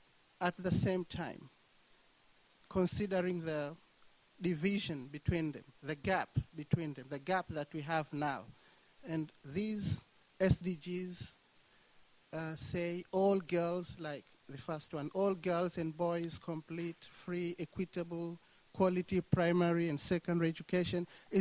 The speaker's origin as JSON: {"language": "English", "country": "Tanzania", "said": "from Tanzania."}